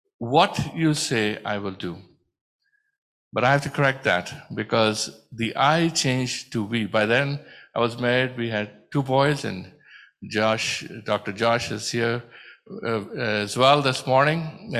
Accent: India; Growing up in India, I think of my journey

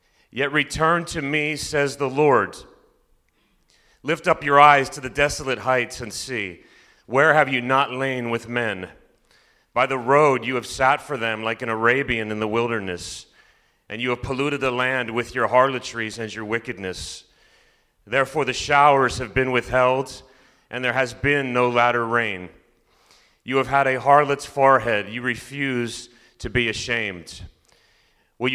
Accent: United States; I come from the United States, and I travel a lot. I've seen quite a bit of the world. I've lived in different areas.

